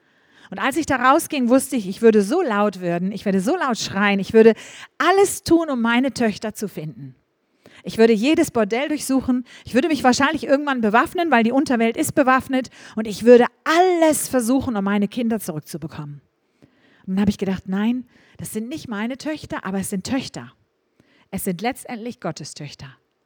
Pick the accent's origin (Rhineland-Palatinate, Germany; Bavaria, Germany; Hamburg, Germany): Hamburg, Germany; Ich habe mich noch nie darum gekümmert, als Hamburgerin auch nicht.